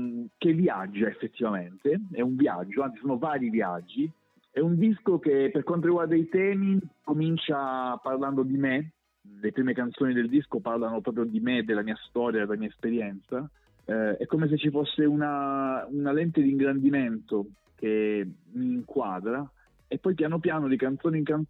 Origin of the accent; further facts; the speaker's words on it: Calabria, Italy; moved away as an adult; also born or lived in Pisa / Milan / Germany; se mi chiedi di dove sono, io ti risponderò per tutta la vita calabrese. Sono nato in Calabria, a fine 18 anni sono stato lì, quindi io sono calabrese. Però poi ho vissuto comunque 10 anni a Pisa, 10 anni a Milano.